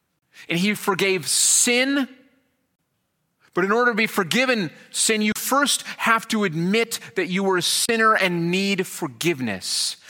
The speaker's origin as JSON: {"language": "English", "region": "Minnesota", "country": "United States", "tie": "born there", "said": "I was born in Minnesota. If you go into northern Minnesota, you just get forests and forests full of great trees."}